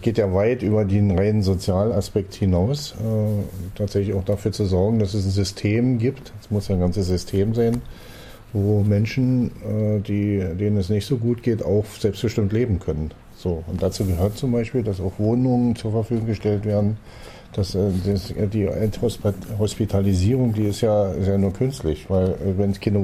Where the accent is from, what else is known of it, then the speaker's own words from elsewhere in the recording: East Germany, Germany; ich komme ja aus der DDR